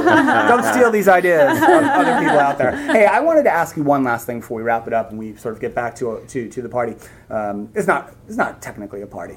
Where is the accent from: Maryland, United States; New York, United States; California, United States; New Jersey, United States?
New Jersey, United States; Two, I'm from Jersey.